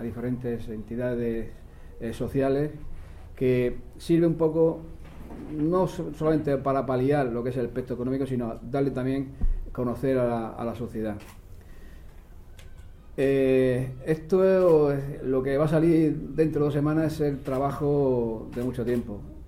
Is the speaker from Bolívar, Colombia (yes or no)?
yes; Cartagena, Bolívar, Colombia; cuando toca en concreto venir a esta ciudad, a Cartagena, a mi tierra, pues una satisfacción.